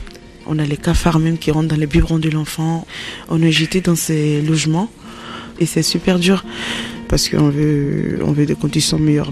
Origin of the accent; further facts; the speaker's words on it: Mali; now in France; Je suis originaire du Mali